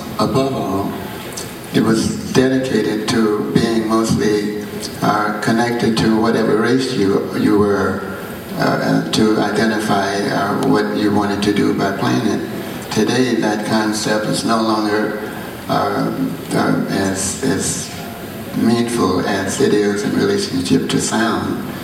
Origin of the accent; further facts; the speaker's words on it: the South, United States; born there; It's amazing to be born in America, because I was born in the South